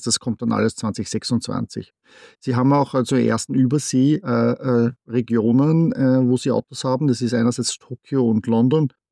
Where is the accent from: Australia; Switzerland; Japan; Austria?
Austria; Vienna; now in United States; ich bin ursprünglich aus Wien. Das hört das vielleicht noch an dem leichten Akzent.